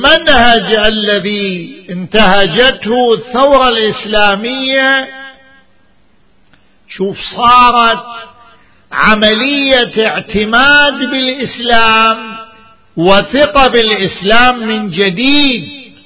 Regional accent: Najaf, Najaf Governorate, Iraq; من وين أنت؟ قلت له من النجف.

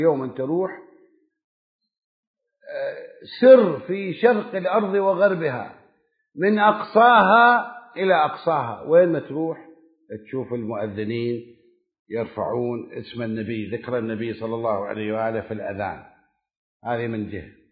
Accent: Karbala, Karbala Governorate, Iraq; كان عندنا في كربلاء بالمناسبة، كان عندنا في كربلاء

